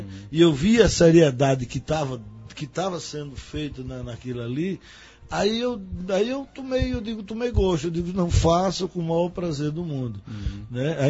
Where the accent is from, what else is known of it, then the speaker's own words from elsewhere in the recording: Afogados da Ingazeira, Pernambuco, Brazil; also born or lived in Guaraci; eu sou do Pajeú, nasci em Guaraci, mas eu sou de Afogado, dependendo do momento.